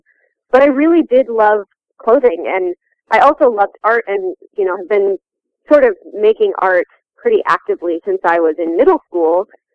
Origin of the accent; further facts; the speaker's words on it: Manila, Metro Manila, Philippines; Yeah, so I moved to Manila, Philippines, with my parents when I turned about 3 years old, and they were moving there as missionaries. So I grew up in a really international community